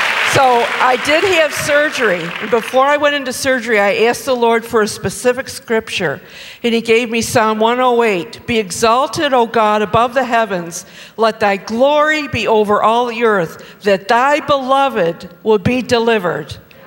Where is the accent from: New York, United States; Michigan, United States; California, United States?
New York, United States; Rochester; I'm from Rochester, New York.